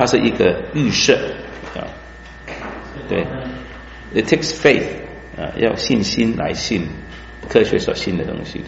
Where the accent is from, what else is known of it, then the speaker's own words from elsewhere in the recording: China; 比方说我们中国人是最傲慢的民族之一啊